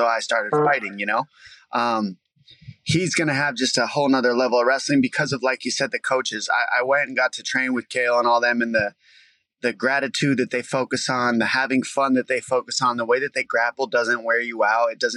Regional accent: United States; I'm American. Everybody knows it. Mexican-American.

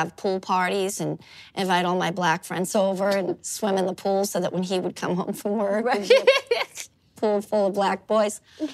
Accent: Boston, Massachusetts, United States; We're both from Boston, and Boston is, you know, historically a very, very

